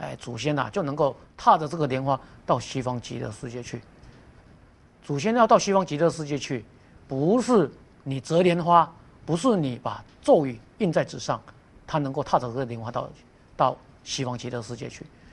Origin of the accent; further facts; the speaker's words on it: Taiwan; 那这个是盛行于这个中国还有我们台湾这边呢